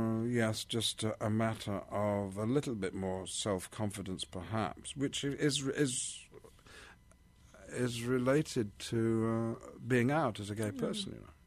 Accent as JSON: {"language": "English", "country": "United Kingdom", "said": "but because I'm British."}